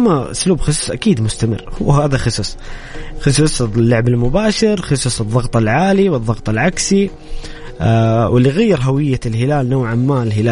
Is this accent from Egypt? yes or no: no; Saudi Arabia; أكيد أني أنا كسعودي دائما طموحي أنه يحقق كأس آسيا